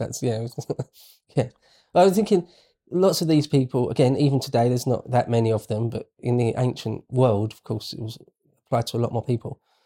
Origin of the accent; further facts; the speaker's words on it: United Kingdom; Again, as a Brit, nothing like that comes up on your radar.